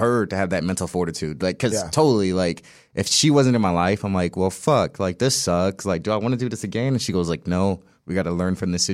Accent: California, United States; also born or lived in St. Louis, United States; So like I was born in St. Louis, Missouri, and then my mom decided to move to California because you want to move to California.

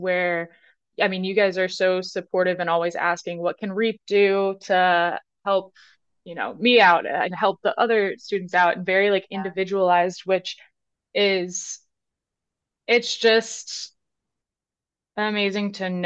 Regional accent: Florida, United States; I've decided not to go home. I'm from Florida. I decided not to go home for Christmas

